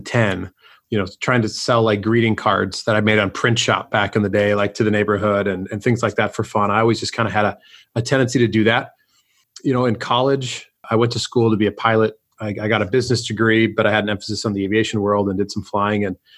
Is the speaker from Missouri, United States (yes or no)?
no; Minneapolis, Minnesota, United States; also born or lived in Phoenix; I'm originally from Minneapolis, born and raised, and spent some time in Phoenix, Arizona, where I went to college, went to Arizona State University.